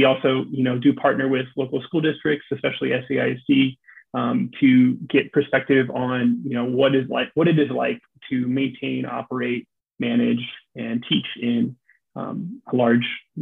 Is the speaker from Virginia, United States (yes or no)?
no; Pennsylvania, United States; now in Texas, United States; where I grew up in Pennsylvania, none to be found. So once a month or so, they would try to recreate what version of it we could up in Pennsylvania.